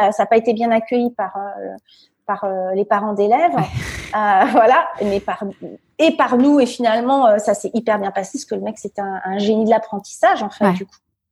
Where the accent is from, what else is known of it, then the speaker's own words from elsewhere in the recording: Fontainebleau, Île-de-France, France; moi, je suis née à Fontainebleau. Donc, c'est à 60 km de Paris. C'est plutôt, dans des petits villages autour, c'est plutôt la campagne. J'ai hyper grandi. C'était à l'époque, hyper grandi, ça veut rien dire. J'ai grandi hyper tranquillement. C'est-à-dire que c'était plutôt les petits villages.